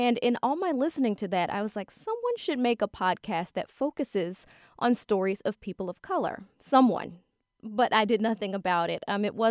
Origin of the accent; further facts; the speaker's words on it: Chicago, Illinois, United States; I grew up in Chicago